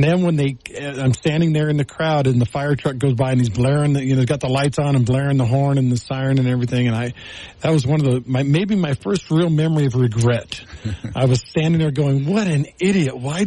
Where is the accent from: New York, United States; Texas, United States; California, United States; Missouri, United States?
Texas, United States; So I grew up in Texas, so I wasn't around my grandpa up here in American Fork.